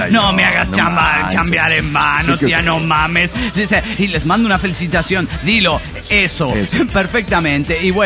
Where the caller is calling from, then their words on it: New York, United States; de New York.